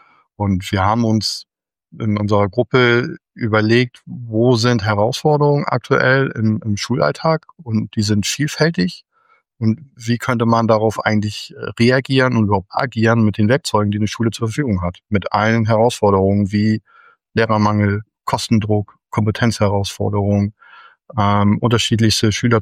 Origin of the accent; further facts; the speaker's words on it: Northern Germany, Germany; Ich komme aus dem Norden, ja. Ich wohne in Nordfriesland und bin nahe der dänischen Grenze verankert.